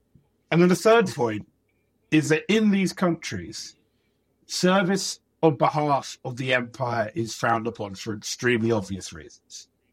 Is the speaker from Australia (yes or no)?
no; United Kingdom; growing up in Britain